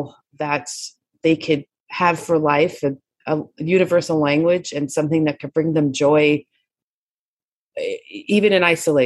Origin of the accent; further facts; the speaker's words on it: New York, United States; So in fourth grade, I grew up in New York, and you get to pick which instrument you want to play.